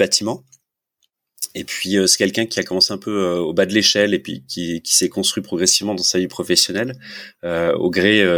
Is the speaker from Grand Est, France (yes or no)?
yes; Nancy, Grand Est, France; also born or lived in Paris region; Je suis lorrain. Je suis de la région de Nancy. Okay. Et je suis né en région parisienne.